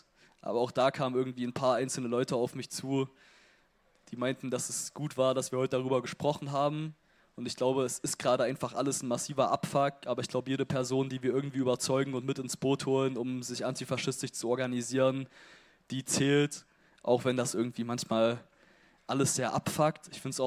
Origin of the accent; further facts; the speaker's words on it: Zwickau, Saxony, Germany; oder meine stabilen antifaschistischen Friends in meinem Heimatort Zwickau angreifen wollen